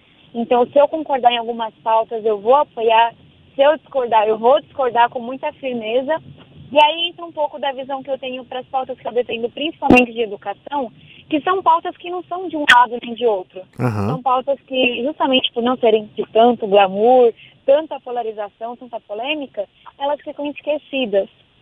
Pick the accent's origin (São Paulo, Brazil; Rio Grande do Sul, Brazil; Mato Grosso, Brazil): São Paulo, Brazil; eu venho da periferia de São Paulo